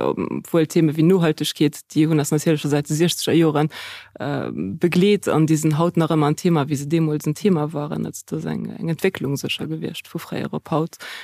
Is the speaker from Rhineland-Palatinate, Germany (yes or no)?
yes; Rhineland-Palatinate, Germany; Also, wenn ich gucke, wo ich herkomme, ich komme von der Mosel